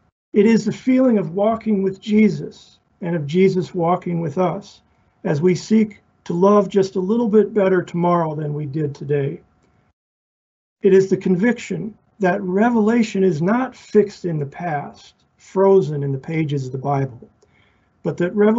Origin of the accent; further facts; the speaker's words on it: Lexington, Kentucky, United States; As a Catholic growing up in the South, this is when I used to have hair. One of my grade school pictures from Christ the King Church in Lexington, Kentucky.